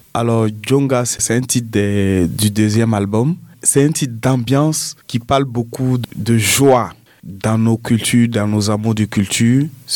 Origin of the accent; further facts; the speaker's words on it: Côte d’Ivoire; now in Burkina Faso; Je suis né en Côte d'Ivoire. J'ai grandi en Côte d'Ivoire. Et c'est dans les années 2000 que je suis arrivé dans mon pays, le Burkina Faso.